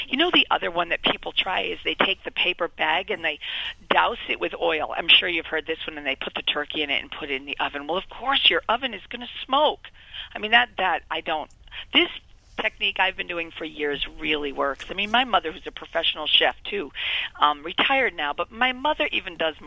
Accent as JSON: {"language": "English", "region": "New England", "country": "United States", "tie": "born or raised there", "said": "You know, I grew up in New England, too, so bread stuffing's my favorite."}